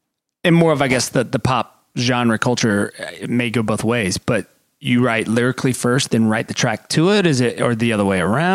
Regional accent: Daphne, Alabama, United States; I'm from South Alabama, Daphne.

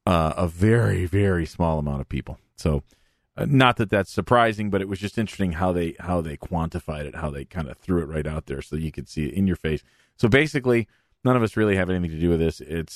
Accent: Saginaw, Michigan, United States; I'm a dentist from Saginaw, Michigan.

